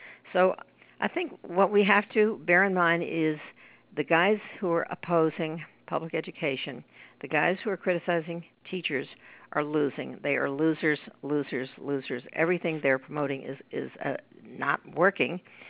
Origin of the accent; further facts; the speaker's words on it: New York, United States; And I would also add that another great sign for me as a New Yorker is that we just had an election